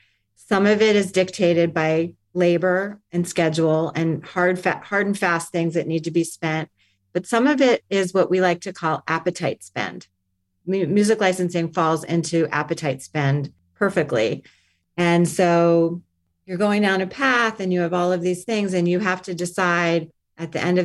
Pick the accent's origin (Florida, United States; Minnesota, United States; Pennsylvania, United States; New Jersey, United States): Florida, United States; Miami; My background is I grew up in Miami, so a little unusual place to come from entertainment